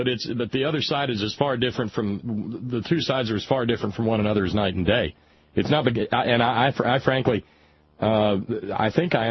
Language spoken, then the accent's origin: English; the South, United States; growing up in the South as I did, you know, I didn't go to segregated high schools or anything.